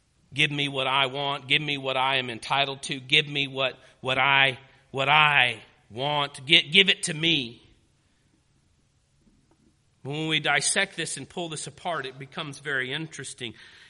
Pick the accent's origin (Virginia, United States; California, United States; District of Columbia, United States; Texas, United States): Texas, United States; I grew up in Texas. And there are parts of Texas that are desert.